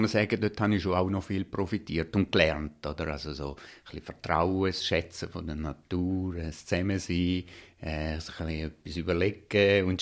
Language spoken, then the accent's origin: German; Speicher, Appenzell Ausserrhoden, Switzerland; Ich bin im Speicher Appenzellerland aufgewachsen, mit meinen Brüdern zusammen